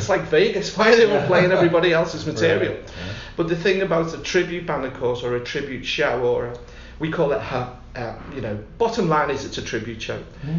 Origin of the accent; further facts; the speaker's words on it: Liverpool, North West England, United Kingdom; I'm from Liverpool, we're all from Liverpool. But, you know, way back in 64, 65, I was born in 1960